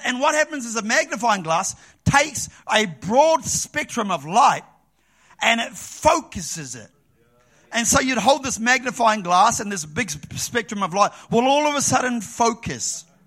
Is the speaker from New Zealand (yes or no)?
yes; New Zealand; You know, I grew up in New Zealand.